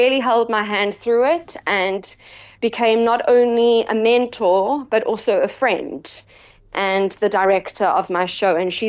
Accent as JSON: {"language": "English", "town": "Johannesburg", "region": "Gauteng", "country": "South Africa", "said": "Also coming now to Joburg, I'm originally from Joburg, so a lot of my old contemporaries, my family friends, my granny's friends"}